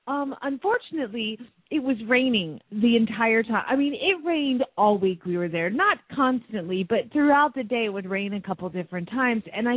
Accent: Phoenix, Arizona, United States; from Phoenix, Arizona

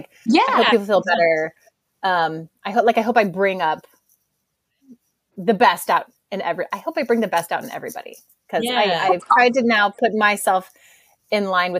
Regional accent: Colorado, United States; So I grew up in Colorado.

